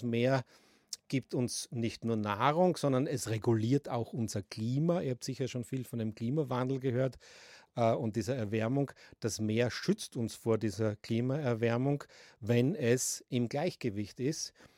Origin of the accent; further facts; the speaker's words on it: Graz, Styria, Austria; Ja, ich bin in Graz geboren und habe die meiste Zeit in Graz gelebt und lebe auch jetzt noch in Graz. Ich bin allerdings aus der Stadt hinausgezogen in Graz Umgebung. Ich wohne jetzt am Steinberg.